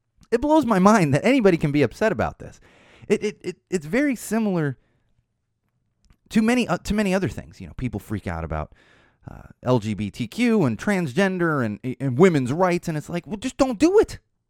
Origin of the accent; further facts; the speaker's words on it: Poway, California, United States; now in Los Angeles, United States; Trust me, I grew up in Poway, Wall fans. I've been on both sides. I live in the heart of Los Angeles now. I grew up in Poway.